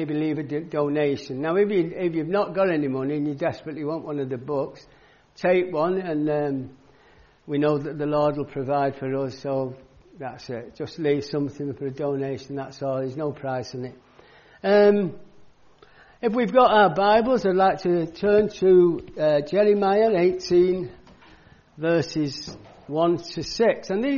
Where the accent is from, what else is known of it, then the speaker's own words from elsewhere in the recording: Warrington, North West England, United Kingdom; now in Ghana; I'm from Warrington in Lancashire, formerly in Lancashire. They moved us to Cheshire, which was causing outroar amongst the common people in Lancashire, in Latchford.